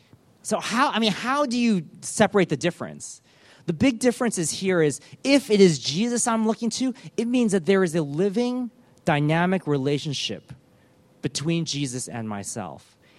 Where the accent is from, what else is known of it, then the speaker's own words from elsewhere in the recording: United States; Now, because I grew up in church in the United States, I really loved it there.